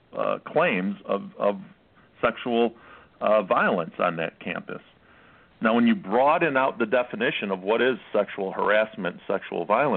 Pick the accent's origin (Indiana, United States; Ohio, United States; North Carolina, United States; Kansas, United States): North Carolina, United States; in my home state here in North Carolina